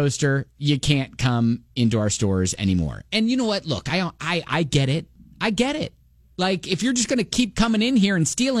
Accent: Columbus, Ohio, United States; it's this guy from my hometown of Columbus, Ohio

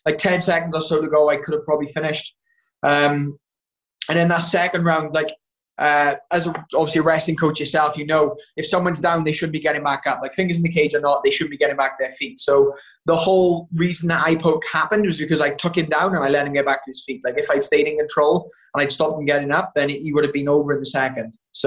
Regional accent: Wales, United Kingdom; I'm Welsh, man. We've done some wild shit. Like, I had a good childhood.

